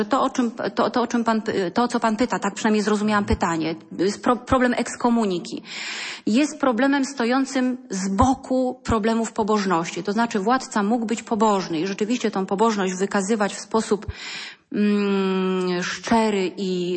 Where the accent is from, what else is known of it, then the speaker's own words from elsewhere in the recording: Lower Silesian Voivodeship, Poland; I to tutaj jako Dolnoślązacy, jako Ślązacy w ogóle możemy być z tego dumni.